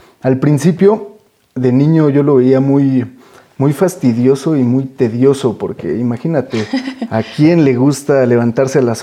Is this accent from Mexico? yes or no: yes; Atenco, State of Mexico, Mexico; also born or lived in Texcoco; Soy originario de Texcoco. Ajá. Toda mi vida la he vivido en Atenco con mi familia. Mis abuelos son de origen del estado de... de la Ciudad de México. Ajá. Mi abuela es de Guanajuato, Irapuato.